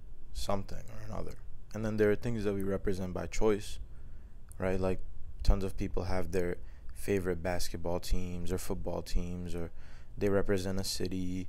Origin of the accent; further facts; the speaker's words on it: United States; I'm from America, right? So I represent the American flag.